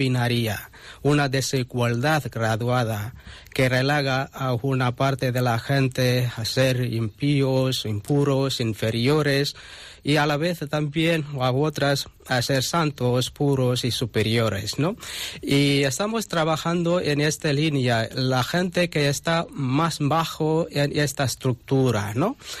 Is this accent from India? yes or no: yes; Tamil Nadu, India; Spanish is a second language; de la India, de la provincia de Tamil Nadu.